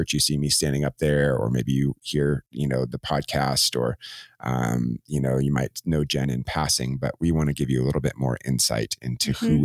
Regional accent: Vail, Colorado, United States; also born or lived in Austin, Texas; I was originally from Texas, Austin area of Texas, moved to Vail when I was going into fourth grade. So I grew up in Vail, really.

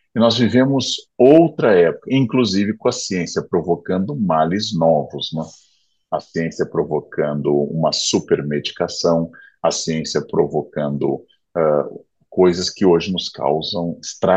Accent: São Leopoldo, Rio Grande do Sul, Brazil; now in São Paulo, Brazil; Na minha cidade natal, São Leopoldo, sair à rua à noite é um ato de coragem.

